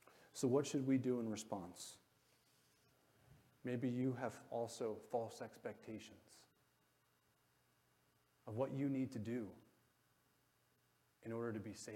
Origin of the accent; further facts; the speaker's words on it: New Jersey, United States; I grew up in Bergen County, and there were a lot of Jewish people, kids in my community and my school.